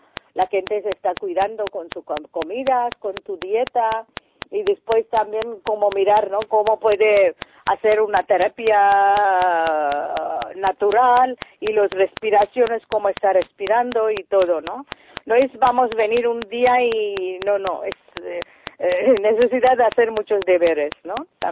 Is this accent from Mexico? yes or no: no; India; Spanish is a second language; now in Spain; porque yo soy de la India, entonces en India nosotros tiene una temperatura, es más tropical